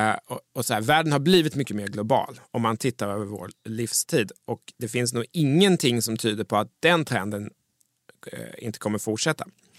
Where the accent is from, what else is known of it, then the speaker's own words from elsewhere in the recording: Mjölby, Östergötland, Sweden; När jag växte upp i Mjölby på treårsgräns så var världen väldigt lokal.